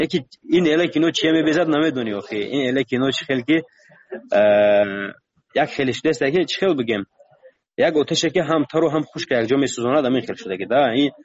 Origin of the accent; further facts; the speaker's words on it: Tajikistan; من گفتم من تاجیکم گفتم از تاجیکستانم